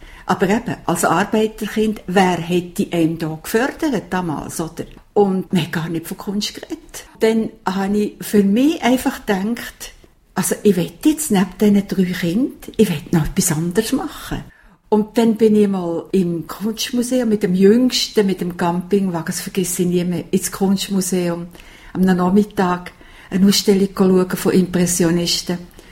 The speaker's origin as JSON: {"language": "German", "town": "Biel", "region": "Bern", "country": "Switzerland", "tie": "born or raised there", "said": "Und damals hatte es gerade in Biel, wo ich aufgewachsen bin, keine Lehrstelle gehabt."}